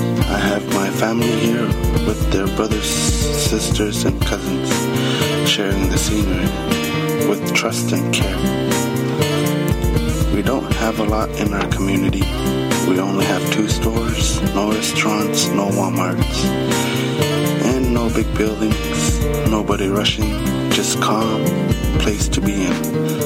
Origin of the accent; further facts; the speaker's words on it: Arctic Bay, Nunavut, Canada; this place my home, but most people call it amazing, quiet, calm, but mostly they call it Arctic Bay, my hometown.